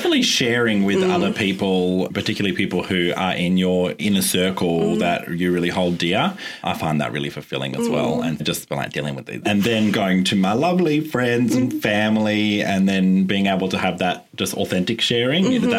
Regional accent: Mandurah, Western Australia, Australia; I grew up in Mandra.

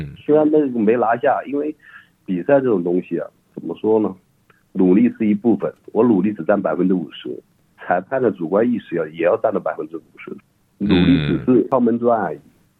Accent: China; moved away as an adult; now in Australia; 我不是韩国人，我是中国人

